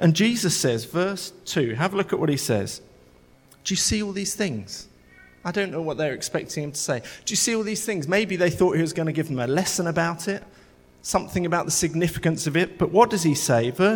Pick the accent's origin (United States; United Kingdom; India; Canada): United Kingdom; England; we look at and think, you do know we're English. We don't do it like that.